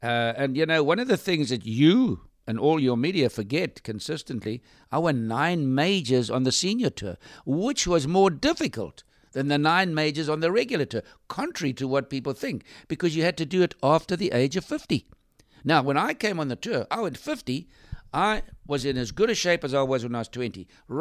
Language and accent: English; South Africa; because I was from South Africa, and at that stage we had an apartheid system.